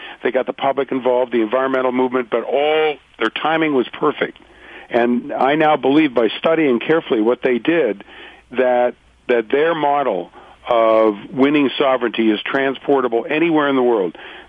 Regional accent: Canada; born there; also born or lived in United States

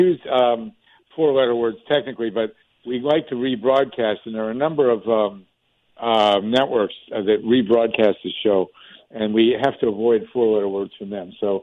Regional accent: California, United States; I am a Californian. I'm registered to vote in California now.

